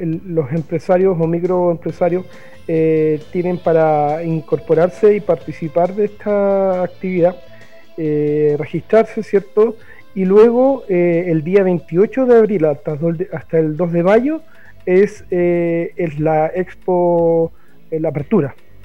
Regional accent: Araucanía, Chile; nosotros somos de la Araucanía

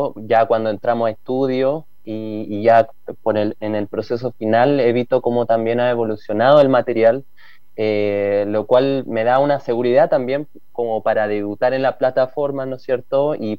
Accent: Arica, Arica y Parinacota, Chile; Bueno, yo soy de Arica, pero viajé varias veces a Santiago

